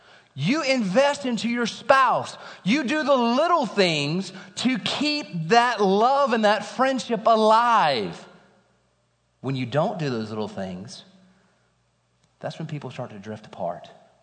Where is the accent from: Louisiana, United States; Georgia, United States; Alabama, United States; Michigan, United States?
Alabama, United States; I am from Alabama, so I'll make this joke.